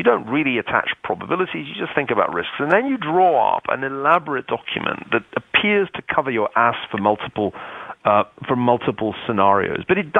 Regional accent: United Kingdom; And being British, I had to look up what SOL means

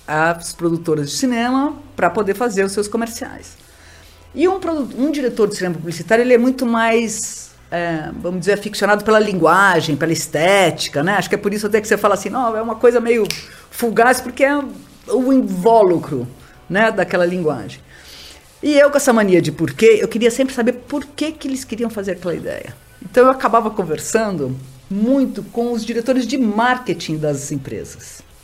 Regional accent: Mato Grosso, Brazil; also born or lived in Campinas; a família da minha mãe são de fazendeiros do Mato Grosso. Então, eu passei a infância e a adolescência em fazendas bem rústicas no Mato Grosso.

